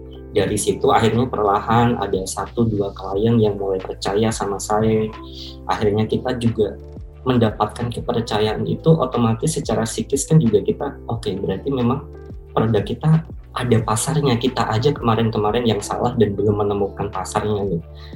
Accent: Jepara, Central Java, Indonesia; also born or lived in Semarang; Saya kan berasal dari Jepara ya, saya tumbuh dan berkembang di Jepara dan Semarang sebetulnya.

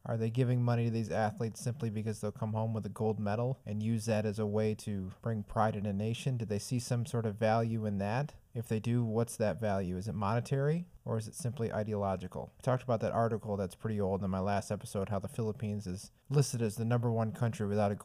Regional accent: United States; You ask somebody like me, born and raised in the United States, fairly large sports fan

